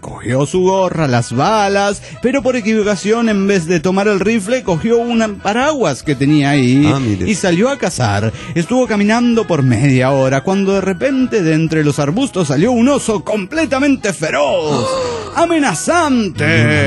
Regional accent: Bucaramanga, Santander, Colombia; de Bucaramanga, Colombia.

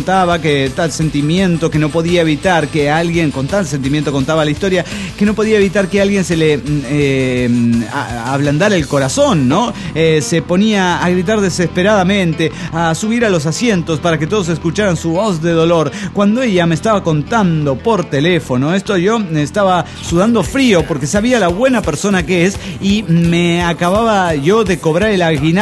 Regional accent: Mexico City, Mexico; born there; now in Ecatepec, Mexico; Actualmente vivo en Ecatepec, pero nací y trabajo en la Ciudad de México.

